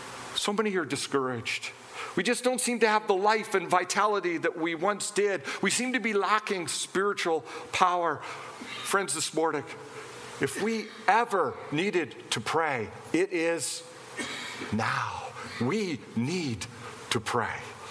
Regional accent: Winnipeg, Manitoba, Canada; now in Steinbach, Canada; we had driven into Winnipeg, and I grew up in Winnipeg, and so I was kind of nostalgic

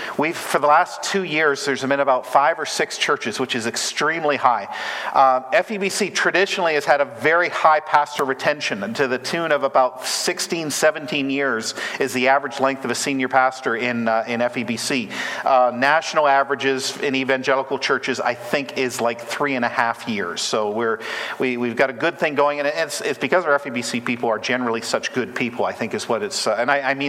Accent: Nova Scotia, Canada; also born or lived in Alberta; now in United States; I was born in Alberta. I grew up in Nova Scotia, went to Briarcrest, met my wife there. She's from Langham, Saskatchewan. And we've been in the States for almost 20 years now

